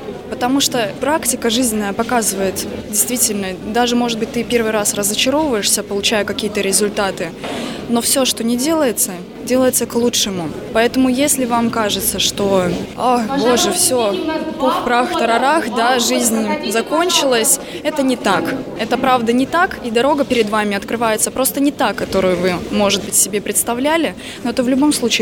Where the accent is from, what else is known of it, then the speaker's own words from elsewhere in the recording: Saint Petersburg, Russia; moved away as an adult; now in Veliky Novgorod, Russia; я приехала сюда из Санкт-Петербурга учиться. Я закончила школу в Питере, а поступала на вышку сюда.